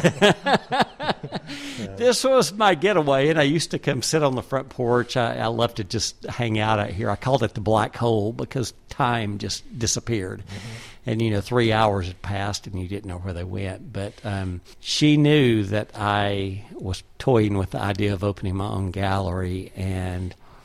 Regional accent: Tennessee, United States; Well, I grew up in East Tennessee, but I've lived in Nashville for 40-plus years

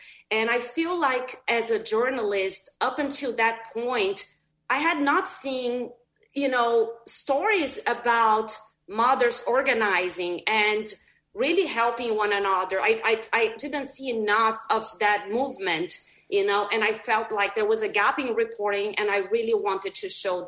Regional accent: Brazil; now in Bay Area, United States; I moved from Brazil to the Bay Area in 2009.

